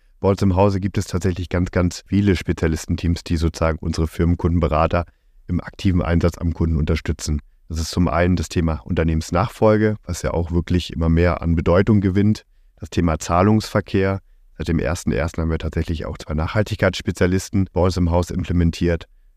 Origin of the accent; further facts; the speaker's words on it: Northern Germany, Germany; now in Berlin, Germany; ich komme ursprünglich aus dem Norden Deutschlands von einer kleinen Genossenschaftsbank, habe dort auch meine Ausbildung gemacht